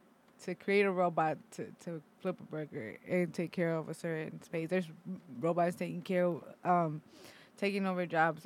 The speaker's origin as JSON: {"language": "English", "country": "Mexico", "accent": "Mexican", "said": "Sorry, it's my Mexican ass accent."}